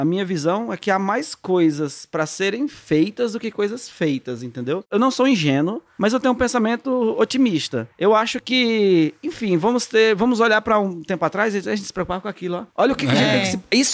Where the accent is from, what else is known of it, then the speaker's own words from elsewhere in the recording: São Paulo, Brazil; Eu cresci em São Paulo